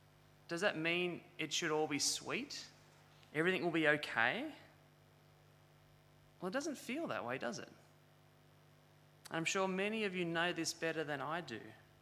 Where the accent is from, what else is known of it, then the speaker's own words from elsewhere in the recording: Kirrawee, New South Wales, Australia; When I was young, I grew up in Kirrawee and would go down to the beach at Cronulla pretty regularly, especially across summer.